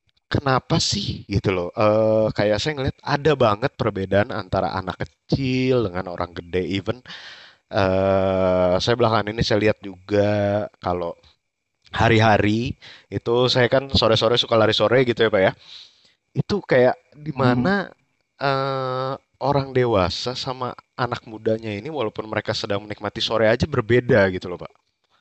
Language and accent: Indonesian; Tangerang, Banten, Indonesia; gua ini dari Tangerang